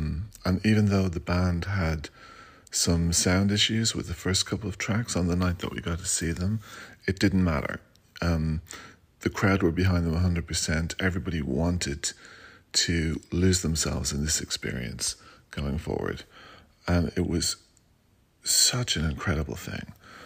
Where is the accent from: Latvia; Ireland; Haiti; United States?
Ireland; Dublin, Leinster; from Dublin, Ireland